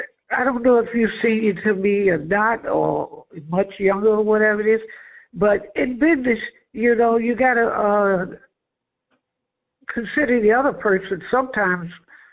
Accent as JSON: {"language": "English", "town": "Blackstone", "region": "Virginia", "country": "United States", "tie": "born there", "said": "had it rough in New York, but I wasn't born in New York. I was born in Blackstone, Virginia. So I came back home"}